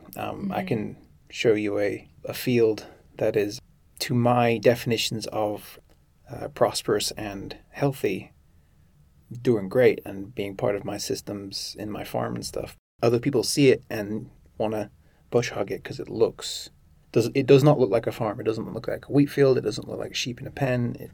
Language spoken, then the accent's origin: English; South Carolina, United States; born there; I was born in South Carolina, so first generation American.